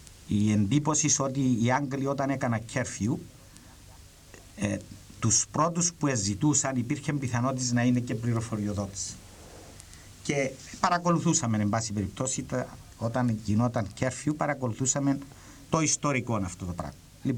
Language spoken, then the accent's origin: Greek; Lagoudera, Nicosia District, Cyprus; Μετά που έγινε κέρφιου στο χωριό μου στα Λαγουδερά.